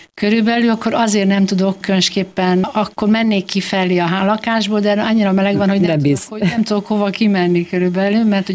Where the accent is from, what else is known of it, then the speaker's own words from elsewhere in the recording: Great Hungarian Plain, Hungary; itt alföldi ember vagyok